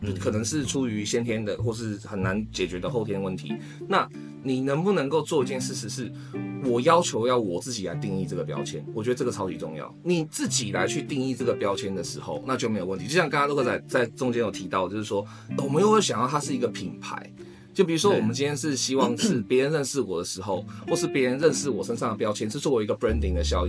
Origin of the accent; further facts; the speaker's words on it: Miaoli County, Taiwan; 我们苗栗那边的中学真的就是照成绩。